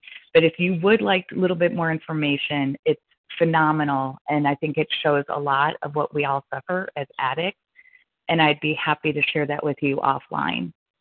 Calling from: Colorado, United States; a real compulsive overeater, and I'm calling in from Colorado.

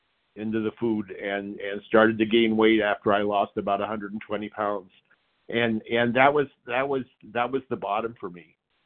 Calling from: Aurora, Colorado, United States; from Aurora, Colorado.

